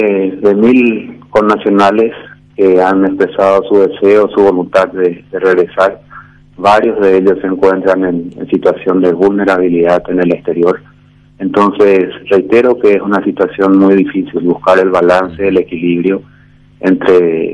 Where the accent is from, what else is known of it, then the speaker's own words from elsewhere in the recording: Paraguay; Sí les transmití mi dolor como paraguayo